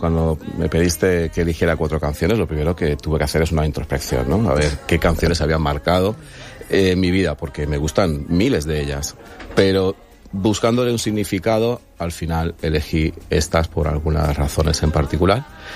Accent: Benidorm, Valencian Community, Spain; moved away as an adult; now in Alfaz del Pi, Spain; Sí, nacido en Benidorm, pero residiendo en el Alfaz hace muchísimos años y, por supuesto, trabajando en el Alfaz y para el Alfaz.

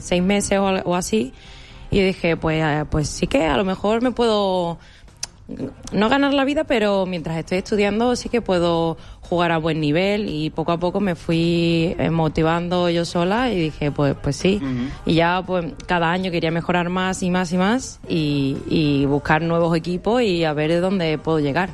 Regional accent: Málaga, Andalusia, Spain; moved away as an adult; cuando salí básicamente de Málaga, yo salí con 19 años y pues me llegó la oferta y fui un poco a la aventura y me fui a Cantabria de un día para otro

